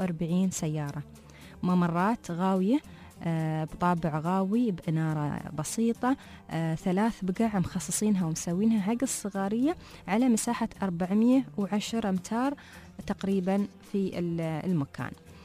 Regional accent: United Arab Emirates; عندنا في الإمارات

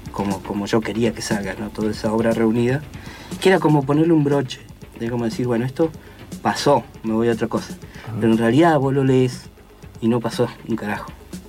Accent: Allen, Río Negro, Argentina; born there; Yo nací en Allen. Allen está a tiro de piedra de Fisque Menuco, 24 kilómetros en el alto valle del Río Negro y Neuquén, porque es medio ahí toda una zona que están las dos provincias casi unidas, ¿no? Ahí nací en Allen y después, bueno, me fui a vivir a Fisque

